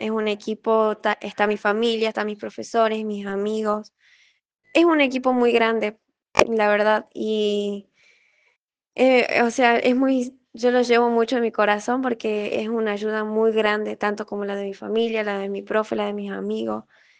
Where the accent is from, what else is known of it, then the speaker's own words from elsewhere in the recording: El Carmen, Jujuy, Argentina; viene del Carmen, Jujuy. Tengo 21 años, soy pequeña para el rubro